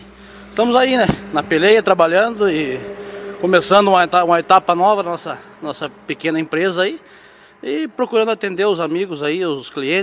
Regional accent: Boqueirão, Brazil; Eu sou lá do Boqueirão.

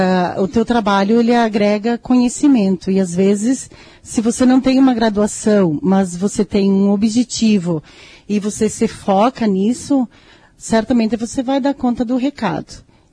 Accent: Gentil, Rio Grande do Sul, Brazil; Eu vim de Gentil, né? O meu pai foi, ele iniciou aqui, ele veio em 77.

